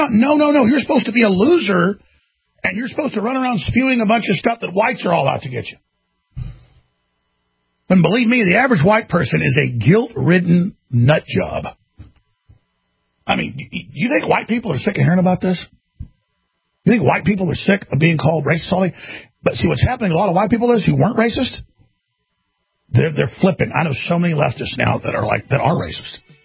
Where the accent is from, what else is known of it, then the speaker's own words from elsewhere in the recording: Dallas, Texas, United States; I will assure you there wasn't white privilege growing up in Dallas, Texas